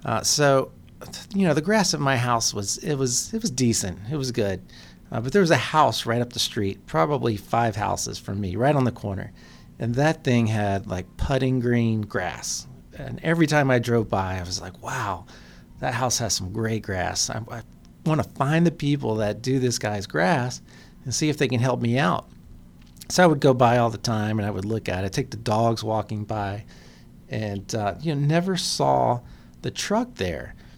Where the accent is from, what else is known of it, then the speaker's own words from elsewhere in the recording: Atlanta, Georgia, United States; Is I'm from Atlanta, and I spent a lot of time in Atlanta, and you know, it gets hot there